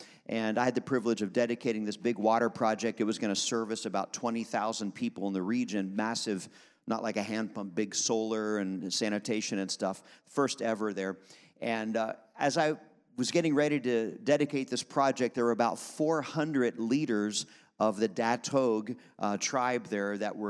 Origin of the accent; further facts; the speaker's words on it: Pennsylvania, United States; But growing up outside of Philadelphia in a great church like this